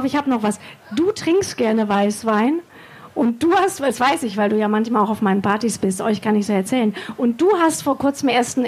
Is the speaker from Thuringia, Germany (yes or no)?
no; Kassel, Hesse, Germany; ich komme aus Kassel.